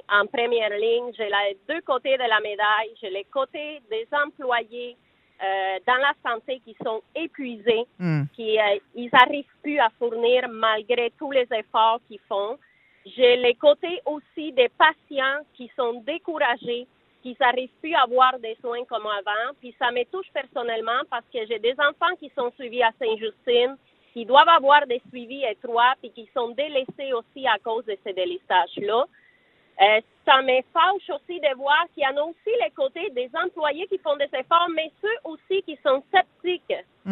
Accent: Cuba; moi, je viens d'un pays communiste. Moi, je viens de Cuba.

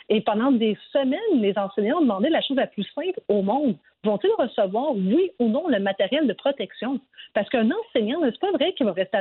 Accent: Quebec, Canada; mais même chez nous au Québec, le port du masque est rendu obligatoire

